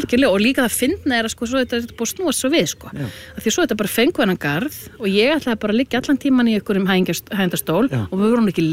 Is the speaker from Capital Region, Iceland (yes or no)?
no; Vestmannaeyjar, Southern Region, Iceland; ég auðvitað alinn upp í Vestmanni.